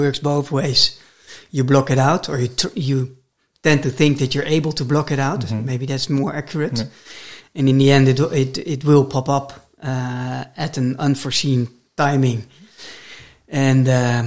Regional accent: Netherlands; English is a second language; also born or lived in United States; I grew up in the Netherlands and partly in the US, but here is my starting point.

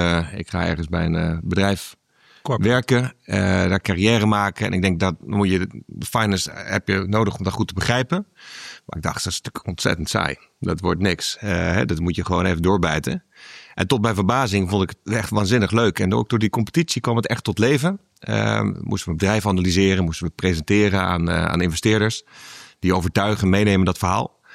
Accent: Breda, North Brabant, Netherlands; Ik ben opgegroeid in Breda.

